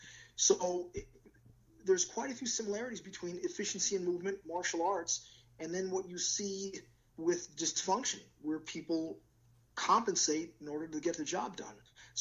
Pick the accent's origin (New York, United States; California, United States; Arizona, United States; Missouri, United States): New York, United States; Spring Valley; And so I ended up growing up in Spring Valley, New York.